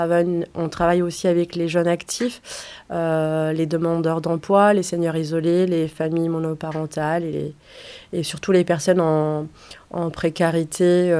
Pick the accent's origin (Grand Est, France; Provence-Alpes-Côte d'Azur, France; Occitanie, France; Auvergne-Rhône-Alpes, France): Auvergne-Rhône-Alpes, France; Villefranche-sur-Saône; Je suis caladoise et j'ai grandi à Belleroche